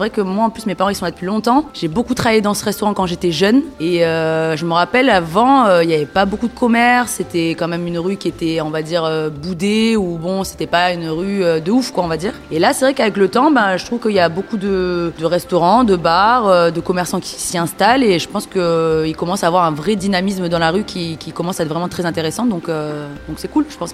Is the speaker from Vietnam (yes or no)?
yes; Vietnam; Nous, avec ma sœur, on est vietnamienne